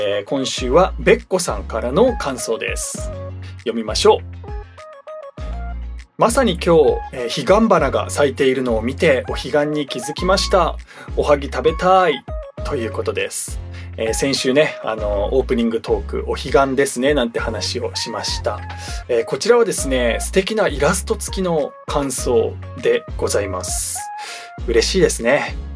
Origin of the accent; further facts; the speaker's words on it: Sagamihara, Kanagawa, Japan; 僕の地元であります、相模原ということでね、